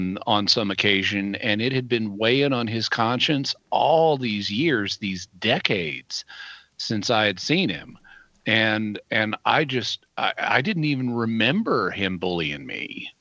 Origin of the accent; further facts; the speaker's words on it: Fayetteville, United States; When I moved back to my hometown of Fayetteville, I was at Mass